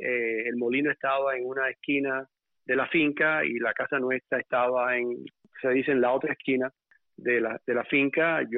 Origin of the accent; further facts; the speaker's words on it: Los Palacios, Pinar del Río, Cuba; also born or lived in Havana; yo nací en Cuba en el año 1953. Nací en La Habana. Pero mi familia es básicamente de Pinar del Río, de la provincia de Pinar del Río. Y yo toda mi vida viví en Pinar del Río. Mi última casa, de la cual tengo muy gratos recuerdos, yo vivía en un pueblo que se llama Los Palacios